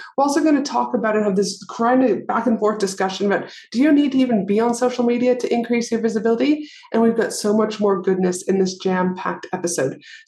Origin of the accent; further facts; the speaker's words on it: Alberta, Canada; And obviously I'm from Alberta too.